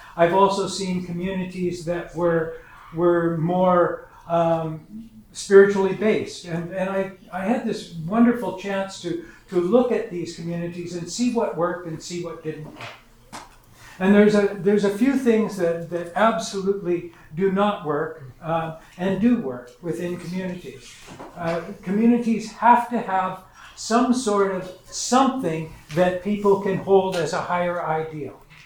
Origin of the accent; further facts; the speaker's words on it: Nelson, British Columbia, Canada; I grew up in Nelson in the Kootenays, and anyone who knows the Kootenays knows something of what that's like.